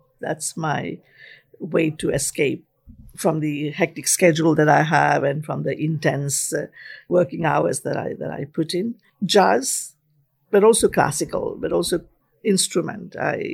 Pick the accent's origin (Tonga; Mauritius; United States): Mauritius; In my home country, Mauritius.